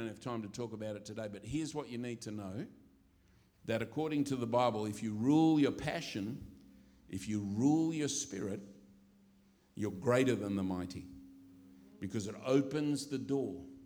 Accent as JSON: {"language": "English", "country": "Australia", "said": "and I'm an Australian"}